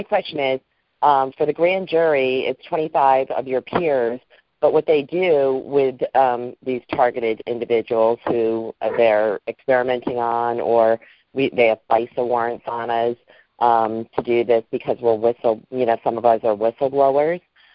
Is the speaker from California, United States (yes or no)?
no; Connecticut, United States; I'm from Connecticut.